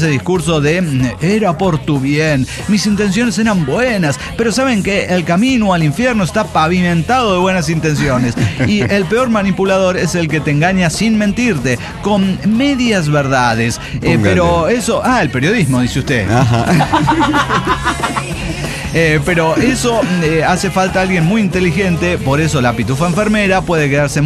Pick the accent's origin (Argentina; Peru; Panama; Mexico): Mexico; Mexico City; now in Puebla, Mexico; actualmente resido en Puebla, pero yo soy chilanga de corazón.